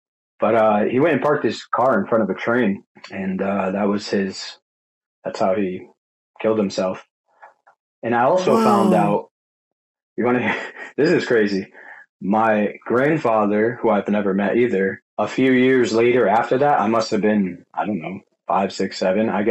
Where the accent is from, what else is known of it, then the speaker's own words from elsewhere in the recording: Connecticut, United States; So I'm from Connecticut. Growing up, we lived, I would say, lower middle class.